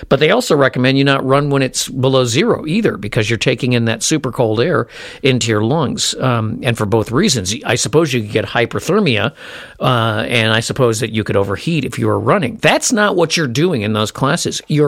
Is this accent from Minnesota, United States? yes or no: yes; Minnesota, United States; So I was acclimated, and I'm from Minnesota, so I was completely acclimated in the winter months to this cold weather.